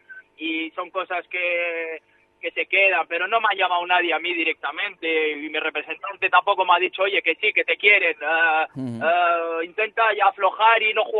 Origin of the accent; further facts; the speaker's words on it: Sestao, Basque Country, Spain; me he formado en la cantera, soy de ahí, soy de Sestao.